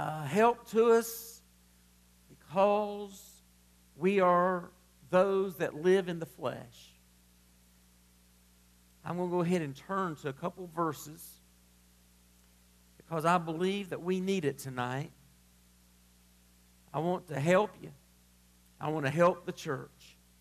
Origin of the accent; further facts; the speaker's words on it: United States; I'm an American, and I love America.